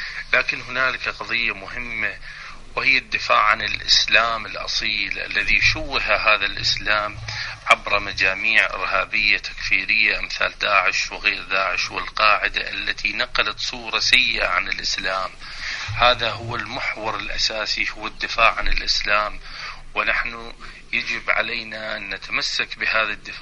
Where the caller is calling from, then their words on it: Iraq; من العراق، شكرا جزيلا لكم